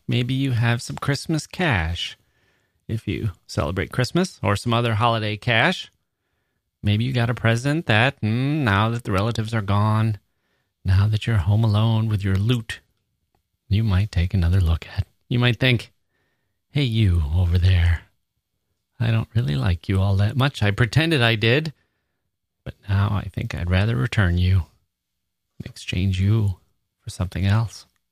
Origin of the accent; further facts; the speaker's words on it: Leeuwarden, Friesland, Netherlands; I was born in Leeuwarden, a small provincial town in the north of Holland, and in the 80s, my parents thought it would be a good idea to move to Australia, Melbourne. After a year, due to homesickness, my parents moved back to Leeuwarden